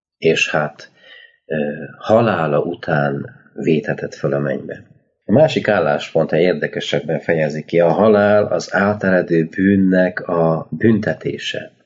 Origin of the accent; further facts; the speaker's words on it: Hungary; Mi magyarok vagyunk, így Szent István király népéhez tartozunk